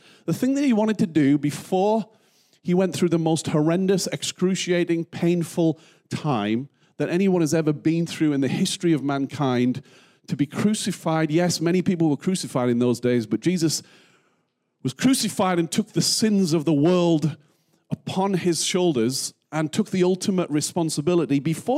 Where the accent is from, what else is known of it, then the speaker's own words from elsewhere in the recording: North East England, United Kingdom; I'm from the Northeast, so my mam, as we would say in the Northeast, me mam, would always make my tea.